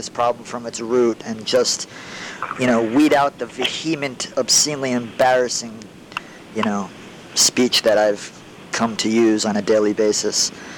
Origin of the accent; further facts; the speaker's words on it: Connecticut, United States; Connecticut.